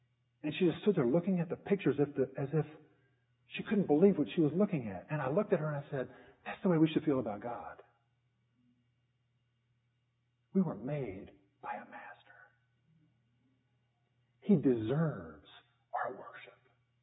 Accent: Washington, D.C., District of Columbia, United States; And anytime we go, I grew up in Washington, D.C. I love the place.

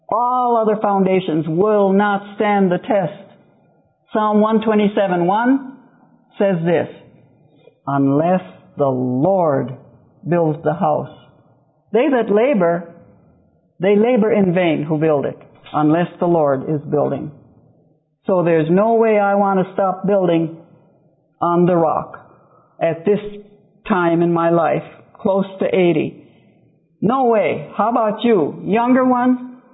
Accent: Wakefield, Michigan, United States; We've been living for the past 16 years in my hometown in Wakefield, Michigan, where I was born and raised.

